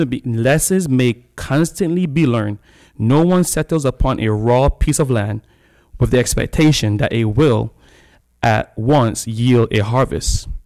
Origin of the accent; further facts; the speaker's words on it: Florida, United States; I'm from Florida. So, you know, driving down the road before I got my license plate changed, people were like, the Floridians, they're driving so slow, you know?